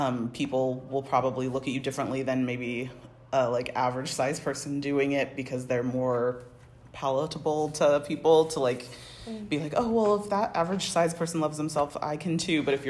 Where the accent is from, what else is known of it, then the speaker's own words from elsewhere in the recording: United States; accent: American; I'm from America, if you can tell from my accent. And I'm over here studying theater at the moment